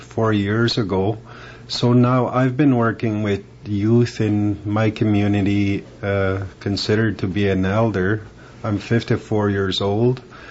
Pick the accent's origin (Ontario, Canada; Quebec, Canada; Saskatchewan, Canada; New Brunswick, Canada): Saskatchewan, Canada; Beauval; I was born in Beauval and of Métis origin, French and Cree. And I was born and raised there, and I went on to secondary school.